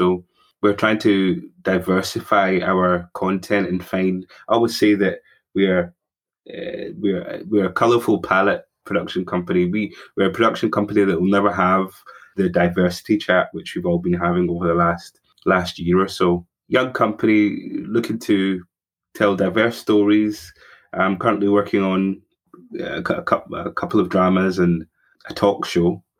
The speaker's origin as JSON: {"language": "English", "region": "Scotland", "country": "United Kingdom", "tie": "born or raised there", "said": "growing up in Scotland, I did receive racism, and, you know, there was a lack of identity on my part."}